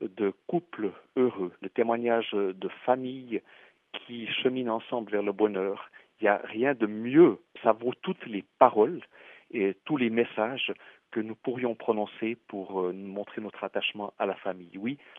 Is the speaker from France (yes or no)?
no; Switzerland; Les réactions que nous avons entendues chez nous en Suisse